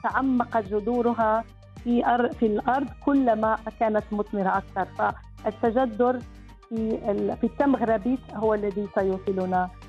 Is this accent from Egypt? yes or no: no; Morocco; نحن كمواطنين مغاربة لدينا العديد من الإيجابيات